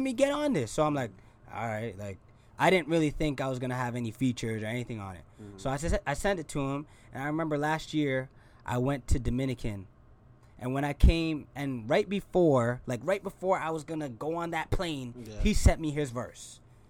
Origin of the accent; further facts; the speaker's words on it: Brampton, Ontario, Canada; I'm trying to let people know that I'm from Brampton